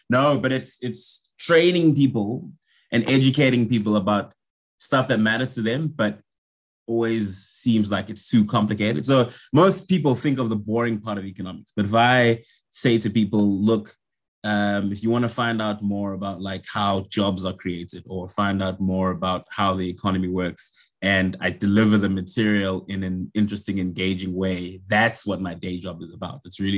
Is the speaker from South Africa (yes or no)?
yes; South Africa; I'm from South Africa. And I live in Johannesburg. I could have started with that if you've been trying to place my accent.